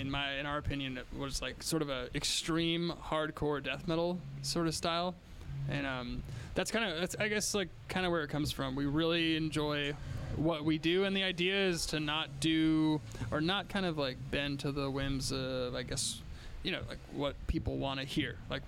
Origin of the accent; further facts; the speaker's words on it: Santa Cruz, California, United States; I grew up in Santa Cruz, and the hardcore scene was really big there.